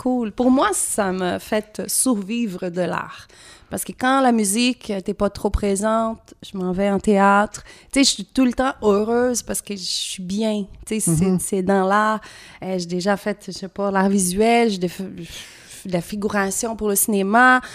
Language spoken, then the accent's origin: French; Brazil; French is a second language; moved away as an adult; Et en plus, je viens du Brésil